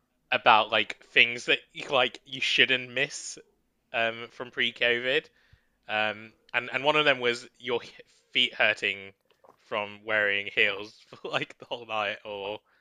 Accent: London, United Kingdom; as a Londoner, like one thing that just happens all over the place in London

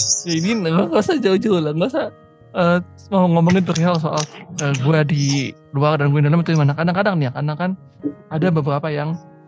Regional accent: North Sulawesi, Indonesia; accent: Manado; tapi lidah Manado.

